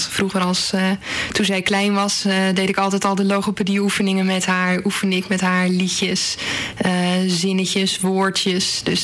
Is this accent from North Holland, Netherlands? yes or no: no; Nieuwegein, Utrecht, Netherlands; Ik ben 28 jaar en zoals je al zei, ik kom uit Nieuwegein.